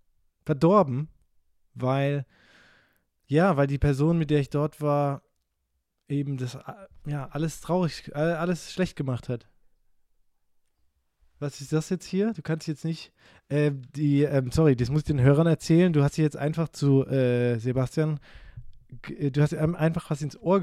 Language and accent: German; Karlsruhe, Baden-Württemberg, Germany; Nee, ich komme aus Karlsruhe.